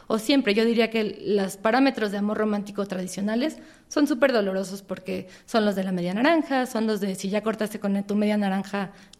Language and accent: Spanish; Mexico; la tríada llorosa con la que crecimos en México